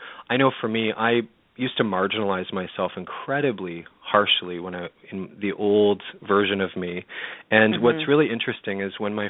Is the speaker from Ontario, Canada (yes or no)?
yes; London, Ontario, Canada; she was actually coming to London, Ontario, which is my hometown in Canada.